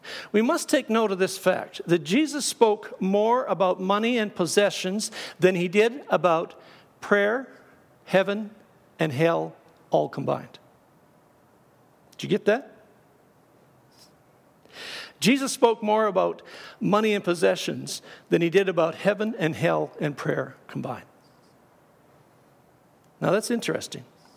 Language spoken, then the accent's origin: English; Saskatchewan, Canada; In the farming community that I grew up in Saskatchewan, there was a farmer who did not heed this advice.